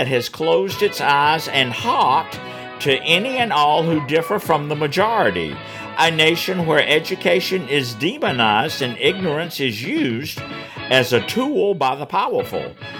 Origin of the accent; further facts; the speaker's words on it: Atlanta, Georgia, United States; growing up in Hatlanta, there was a children's program that came on called the Popeye Club.